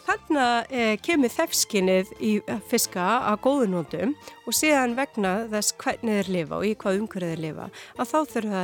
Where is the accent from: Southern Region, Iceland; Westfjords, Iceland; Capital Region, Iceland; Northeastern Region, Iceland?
Southern Region, Iceland; Vestmannaeyjar; leikvöllurinn í kringum krakka sem alast upp í Vestmannum